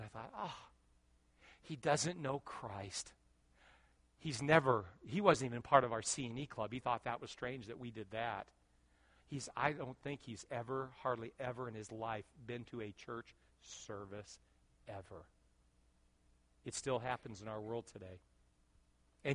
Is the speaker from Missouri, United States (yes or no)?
no; California, United States; I grew up with him in California, Sergeant Bill Tweedy.